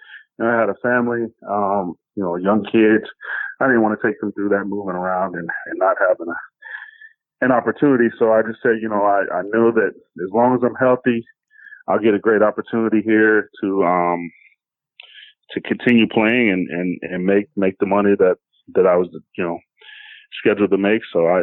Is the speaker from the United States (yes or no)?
yes; Johnstown, Maryland, United States; Growing up, like I said, growing up in Johnstown, growing up in Maryland, I never won a true championship.